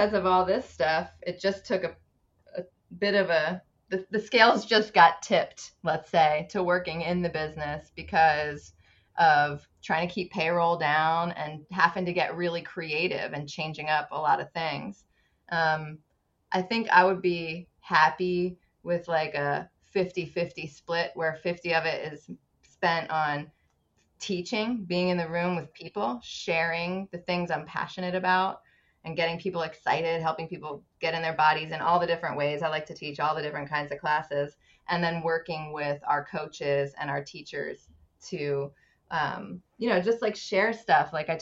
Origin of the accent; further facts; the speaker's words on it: Philadelphia, Pennsylvania, United States; also born or lived in California; now in St. Petersburg, United States; I grew up in Philadelphia area and then lived in California and San Diego for a while before moving here in 2006